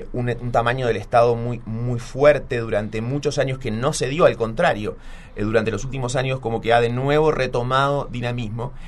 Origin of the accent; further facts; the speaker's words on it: Uruguay; a veces que dicen que los uruguayos somos, digamos, somos argentinos mejorados.